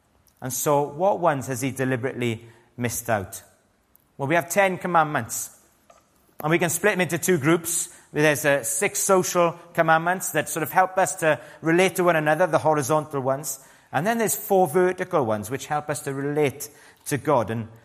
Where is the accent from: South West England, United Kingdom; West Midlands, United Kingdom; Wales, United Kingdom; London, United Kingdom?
Wales, United Kingdom; And being Welsh, we're very nosy.